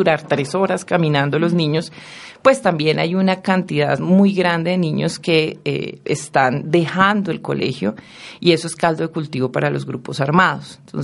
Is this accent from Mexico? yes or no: no; Cúcuta, Norte de Santander, Colombia; Yo soy de Cúcuta, precisamente de la otra parte de la frontera del país, y trabajé por mucho tiempo en el Catatumbo.